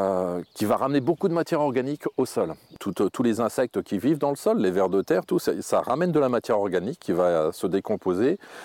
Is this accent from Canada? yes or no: no; France; chez nous en France